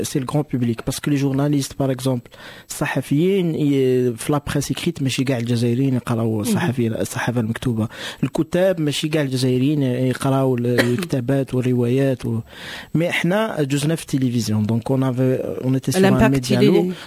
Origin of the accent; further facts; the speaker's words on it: Kabylie, Algeria; Je suis kabyle, je suis amazigh, je suis berbère, je suis africain.